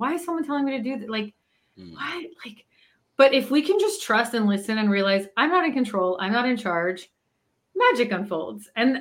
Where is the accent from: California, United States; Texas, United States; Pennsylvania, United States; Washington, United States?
California, United States; also born or lived in Israel; now in New York, United States; No, I'm originally from California.